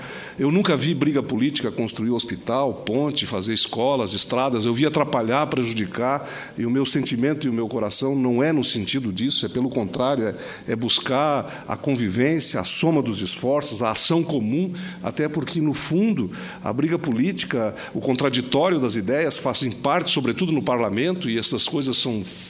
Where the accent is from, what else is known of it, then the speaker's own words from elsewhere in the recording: Santa Catarina, Brazil; Isso me deixa, como catarinense, muito feliz.